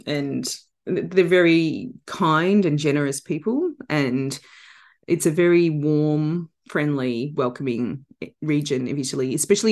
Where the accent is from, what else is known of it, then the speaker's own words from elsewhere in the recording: Melbourne, Victoria, Australia; my hometown of Melbourne